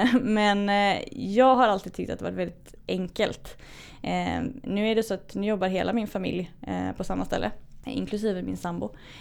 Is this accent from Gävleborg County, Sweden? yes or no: no; Västra Götaland County, Sweden; Jag bor i Göteborg, jag är uppvuxen lite utanför Göteborg men har bott i Göteborg det senaste decenniet i alla fall. Bor i Johanneberg